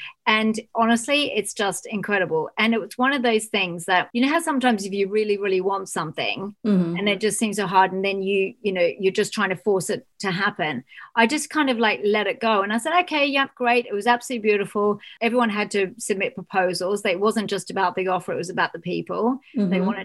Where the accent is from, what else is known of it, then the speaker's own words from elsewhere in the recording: Australia; because I'm Australian